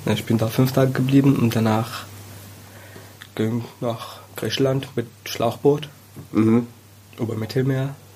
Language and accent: German; Syria; Also ich bin nicht Syrer, ich bin Palästinenser, aber in Syrien geboren und gelebt. Wir haben ganz genau wie Syrer gelebt, aber wir haben einen anderen Pass, einen anderen Personalausweis.